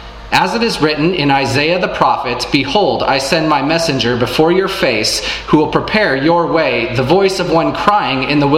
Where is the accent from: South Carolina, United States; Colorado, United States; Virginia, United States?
Colorado, United States; now in California, United States; I'm originally from Colorado, and I just spent the last several months back in Colorado working a temporary work assignment for Samaritan's Purse